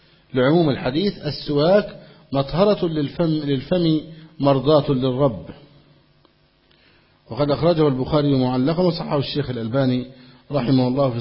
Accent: Egypt; يعني عندنا في مصر بطل الاتفاق

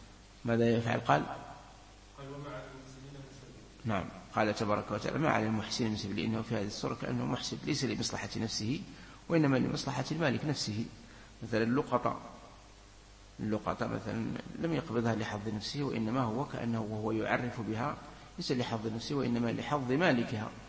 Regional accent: Algeria; عندنا في الجزائر

